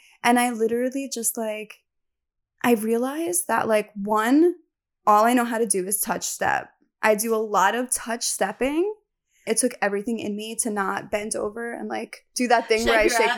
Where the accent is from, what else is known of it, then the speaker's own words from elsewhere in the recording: New York City, New York, United States; Where I chose my college based on the grass because I grew up in New York City.